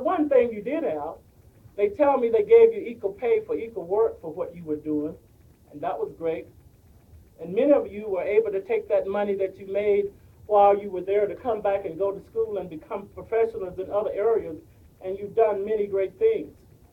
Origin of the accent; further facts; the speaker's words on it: Anchorage, Alaska, United States; We are all from Anchorage, Alaska.